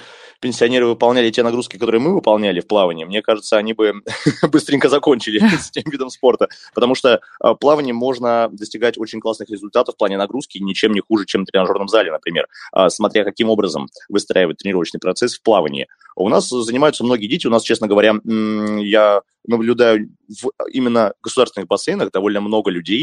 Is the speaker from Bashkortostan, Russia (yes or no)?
no; Novokuznetsk, Kemerovo Oblast, Russia; я сам родился и вырос в Новокузнецке, в городе, и там есть разные реки, в том числе и горные довольно чистые